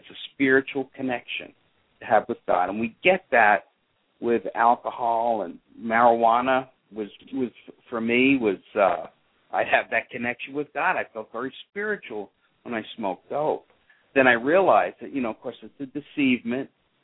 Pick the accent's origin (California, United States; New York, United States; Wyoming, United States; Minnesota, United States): New York, United States; North Babylon; I'm from North Babylon.